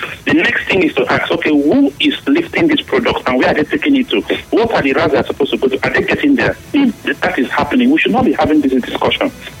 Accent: Nigeria; As a Nigerian, we should now start thinking outside the box

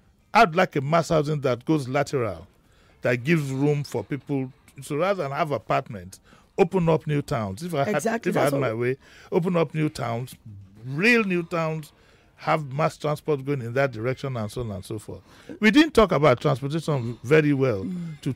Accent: Lagos, Nigeria; because I grew up in Lagos at a time when my grandmother, I grew up at a time when Surulere was created virtually.

